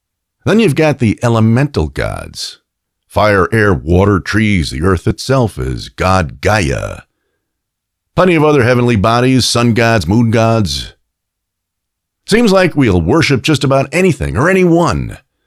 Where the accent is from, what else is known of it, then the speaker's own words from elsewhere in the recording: New York, United States; Can't tell you how many times growing up in New York, I was asked whether I was a Yankees or Mets fan.